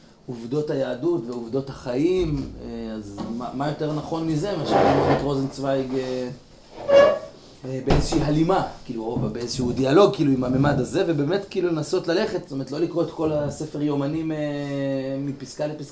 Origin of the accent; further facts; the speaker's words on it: Jerusalem, Jerusalem District, Israel; גדלתי במקור חיים